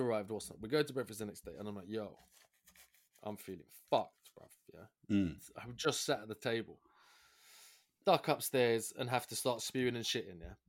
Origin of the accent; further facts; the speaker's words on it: England, United Kingdom; yeah, because I'm British, yeah, fucking English, yeah.